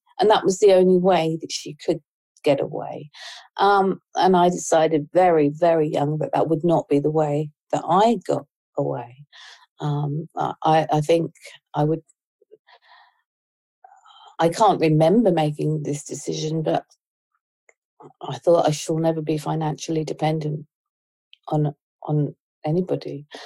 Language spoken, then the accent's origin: English; Ipswich, East of England, United Kingdom; born there; But I wasn't adopted. I was born in Ipswich. I hated it. I didn't fit in.